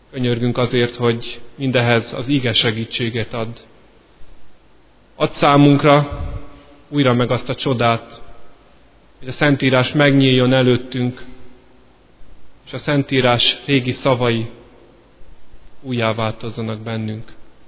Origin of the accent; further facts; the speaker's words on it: Szeged, Csongrád-Csanád, Hungary; born there; visszakerülhettem Szegedre, ami egyébként a szülővárosom